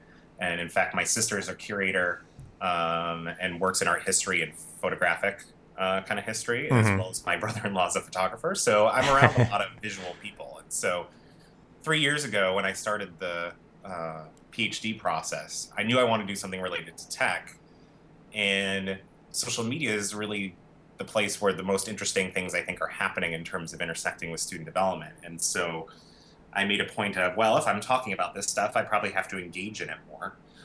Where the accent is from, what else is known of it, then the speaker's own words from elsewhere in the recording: Rochester, New York, United States; Well, I grew up in Rochester, New York, home of Eastman Kodak Company, which is not quite the same company it was when I grew up, but grew up there.